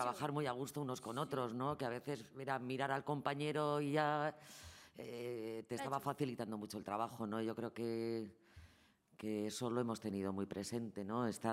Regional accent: Basque Country, Spain; pues somos vascas, tenemos una edad, hemos vivido mucho

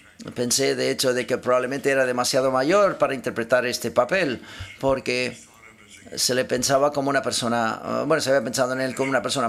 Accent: Miami, Florida, United States; Soy de Miami, así que te entiendo. Es una mezcla hispánica.

